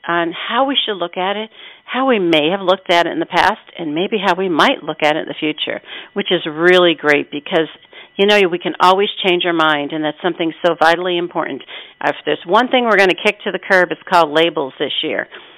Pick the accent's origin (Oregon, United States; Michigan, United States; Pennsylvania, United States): Pennsylvania, United States; I grew up in Pennsylvania in the mountains, I'll tell you.